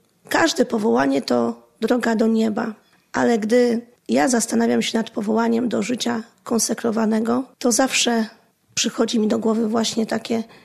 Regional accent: Warsaw, Masovian Voivodeship, Poland; born there; urodziłam się w Warszawie w takiej parafii, gdzie jest dom prowincjalny naszego zgromadzenia.

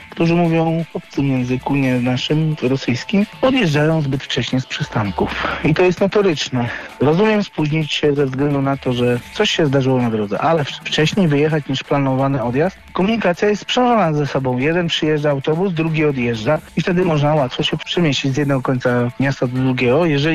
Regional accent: Szczecin, West Pomeranian Voivodeship, Poland; i jestem szczecinianinem.

